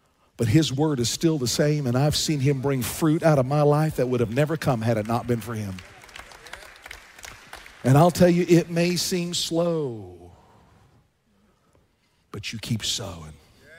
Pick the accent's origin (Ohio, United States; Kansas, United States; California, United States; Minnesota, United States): Kansas, United States; Garden City; I was raised in Kansas. Seriously, Kansas. Garden City, Kansas. Flat.